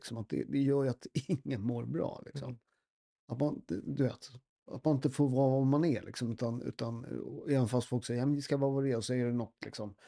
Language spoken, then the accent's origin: Swedish; Sweden; born there; jag är född i Sverige